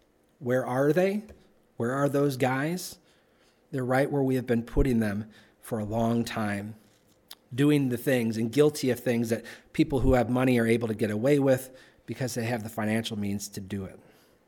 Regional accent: Tampico, Illinois, United States; in 1984 during the presidency of Tampico's claim to fame, my hometown, Ronald Reagan.

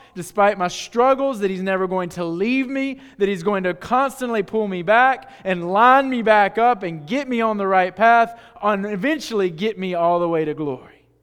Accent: United States; I'm redheaded, I'm pale, and I'm from America.

